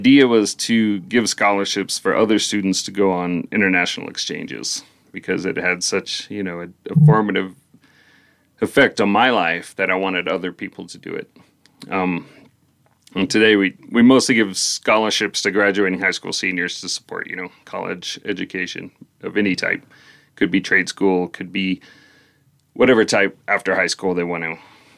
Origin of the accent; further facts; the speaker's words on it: Colorado, United States; And, you know, growing up in Southeast Colorado and then here, there really wasn't, you know, you weren't exposed to the world like you are today.